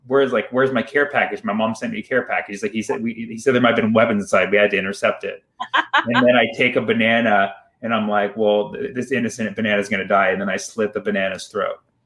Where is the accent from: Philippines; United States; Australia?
United States; Berkeley, California; also born or lived in Fremont; Well, when we moved, the thing is, growing up in Berkeley, like, I noticed right away it was diverse.